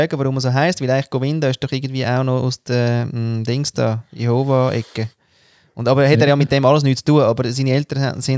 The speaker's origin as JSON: {"language": "German", "country": "Austria", "said": "da komme ich ja nicht mal als Österreicher weiter."}